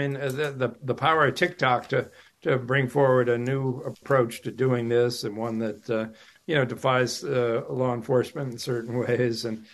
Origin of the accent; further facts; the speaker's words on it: Massachusetts, United States; I mean, I remember when we were kids, I grew up in Western Mass, and just across the border, you know, you could get alcohol at age 18 in New York